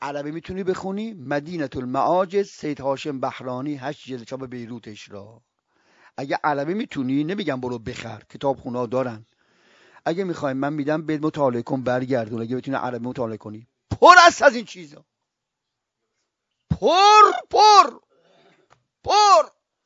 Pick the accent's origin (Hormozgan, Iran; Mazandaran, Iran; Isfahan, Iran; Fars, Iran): Isfahan, Iran; accent: Isfahani; now in Qom, Iran; من 52 سال تو قمم، نتونستم لهجه‌مو قمی کنم، نتونستم.